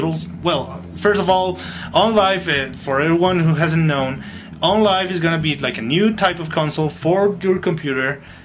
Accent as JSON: {"language": "English", "country": "Colombia", "second_language": "English", "said": "Actually, remember, we are from Colombia."}